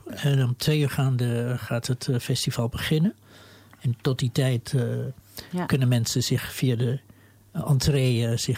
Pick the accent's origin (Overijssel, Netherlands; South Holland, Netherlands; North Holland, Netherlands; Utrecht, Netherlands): North Holland, Netherlands; Amsterdam; Ik kom uit de Bijlmer. Ik heb jarenlang in de Bijlmer, Amsterdamse Bijlmer, gewoond.